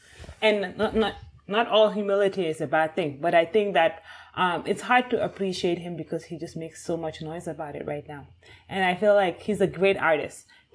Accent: Sierra Leone; when we grew up in Sierra Leone, I always knew that I wanted to work in post-conflict or conflict-related societies

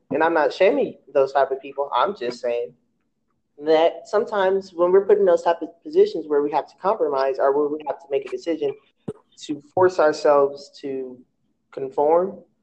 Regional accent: Los Angeles, California, United States; I'm like, yes, I am from Los Angeles, California. Yes, I'm African American, black, whatever you want to call it.

